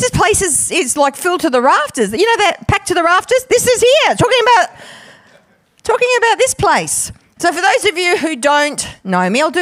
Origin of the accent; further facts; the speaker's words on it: Perth, Western Australia, Australia; also born or lived in Sydney / Queensland; here in Adelaide in Happy Valley for 12 years. So I've been around. I've gallivanted around a bit. 14 years in Sydney. Lived in Queensland for 7 years. But I'm originally from Perth, and I've returned back.